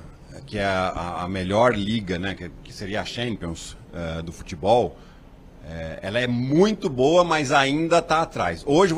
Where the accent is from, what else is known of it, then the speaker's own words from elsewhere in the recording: Piracicaba, São Paulo, Brazil; Eu sou do interior de São Paulo. Uhum. Sou de Piracicaba e eu vim para São Paulo para jogar no Pinheiros com 14 para 15 anos de idade.